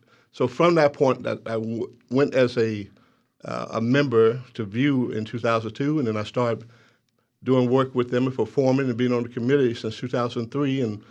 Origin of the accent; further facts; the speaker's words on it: Selma, Alabama, United States; from Selma, Alabama. Okay. Where, you know, if there's a threat of snow, we shut down the state.